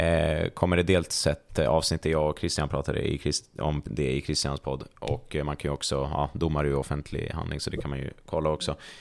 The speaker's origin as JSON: {"language": "Swedish", "country": "Iran", "said": "för att jag är iranier"}